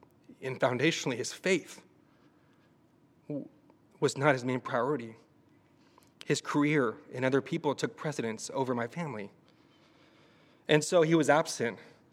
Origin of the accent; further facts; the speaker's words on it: Arlington, Texas, United States; now in Oklahoma, United States; For those who don't know me, I am not a native Oklahoman. I'm from the great state of Texas. I grew up in Arlington, Texas, and lived there my whole life until the last 10 years.